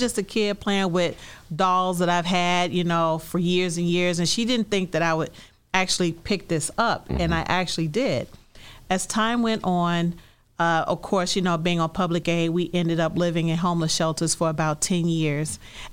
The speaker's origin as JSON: {"language": "English", "town": "Chicago", "region": "Illinois", "country": "United States", "tie": "born or raised there", "said": "I was born and raised in Chicago. I'm from the low end, what we call in the Bronzeville area. And I grew up in both the Dearborn Homes and across from Prairie Shores was Prairie Courts in the 14 stories."}